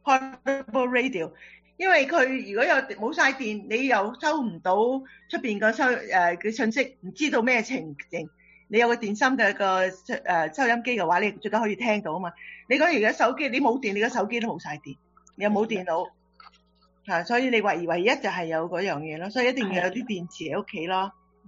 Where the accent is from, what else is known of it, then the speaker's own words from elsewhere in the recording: China; 咁我哋中國人好多時都有啲現金嘅